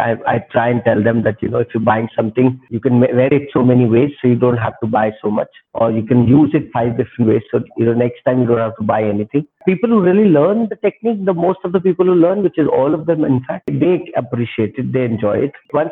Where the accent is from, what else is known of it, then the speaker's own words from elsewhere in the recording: Rajasthan, India; English is a second language; You know, for me, I'm from Rajasthan. So being economic and being smart is part of the system here.